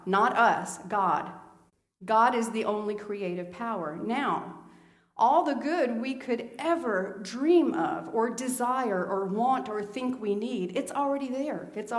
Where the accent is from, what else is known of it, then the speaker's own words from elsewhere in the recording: Italy; When I was a little girl growing up in Italy, I was trained to say thank you to everything.